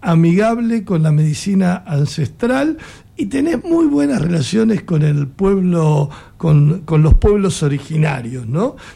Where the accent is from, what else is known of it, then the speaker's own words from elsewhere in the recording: Argentina; somos argentinos, somos todo terreno nosotros, somos todo terreno.